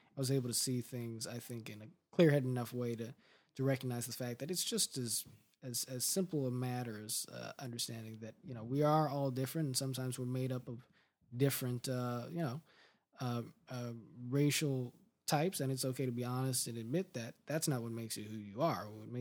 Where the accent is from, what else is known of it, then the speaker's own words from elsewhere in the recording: Culver City, California, United States; I grew up in Los Angeles, but Culver City, California. I grew up in a very mixed racial school district, you know.